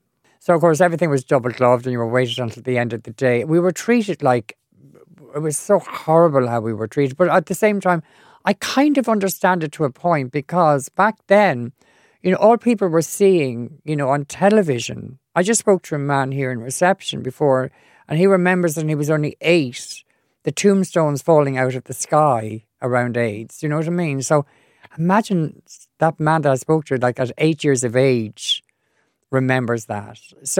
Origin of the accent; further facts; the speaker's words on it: Ranelagh, Leinster, Ireland; Anyway, I come from Ranelagh, so I thought, well, that can't happen to me.